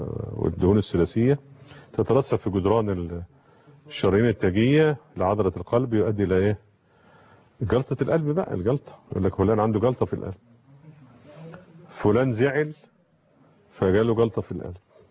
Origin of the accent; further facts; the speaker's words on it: Egypt; اللي هو بيقوله عندنا في مصر بيحقن في نفسه